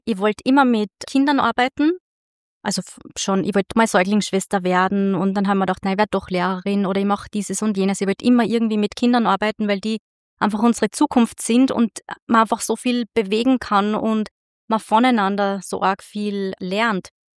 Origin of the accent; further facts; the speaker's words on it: Gallneukirchen, Upper Austria, Austria; also born or lived in Linz; Ich bin in Gallnerkirchen aufgewachsen und es war wunderschön dort.